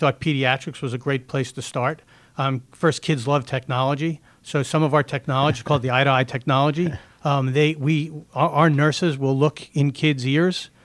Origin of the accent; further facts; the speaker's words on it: Brooklyn, New York, United States; I grew up in Brooklyn. If you want to be more specific about where I was, well, I grew up. I spent the first couple of years of my life in Brooklyn.